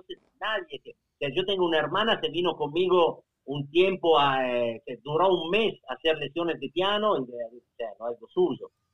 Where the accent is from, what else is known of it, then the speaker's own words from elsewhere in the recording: Italy; Spanish is a second language; yo soy italiano, nací en Italia y vivo en Italia.